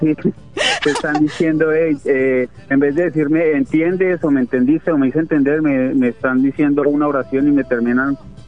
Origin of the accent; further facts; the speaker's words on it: Bogotá, Colombia; also born or lived in Chile; yo originalmente soy de Bogotá, Colombia, pero yo viví muchos años en Chile.